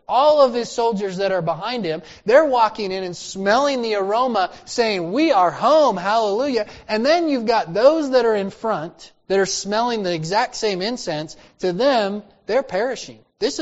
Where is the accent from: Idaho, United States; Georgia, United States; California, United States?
Idaho, United States; I remember as a child growing up in Idaho, a mouse had gotten down in our heat duct and died